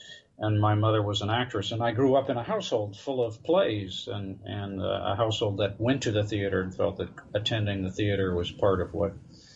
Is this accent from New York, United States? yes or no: no; Austin, Texas, United States; I grew up in Austin, Texas, mm-hmm.